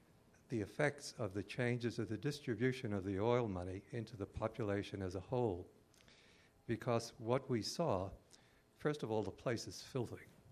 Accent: Australia; I'm from Australia.

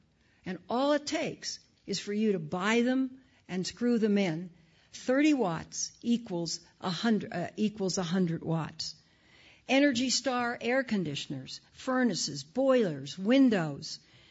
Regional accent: California, United States; what I'm most proud to say is that my home state, California, is leading the way in energy efficiency.

